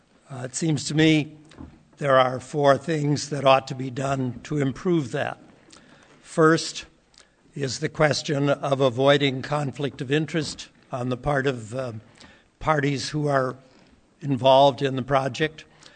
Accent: Wonalancet, New Hampshire, United States; I'm from Wanalancet.

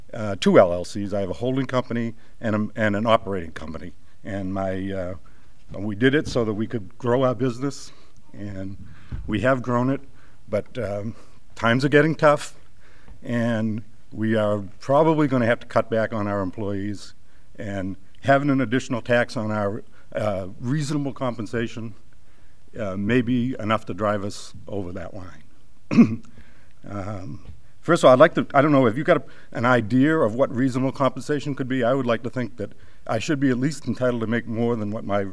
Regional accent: Hampstead, New Hampshire, United States; I'm from Hampstead, New Hampshire, just a slick 100 miles away.

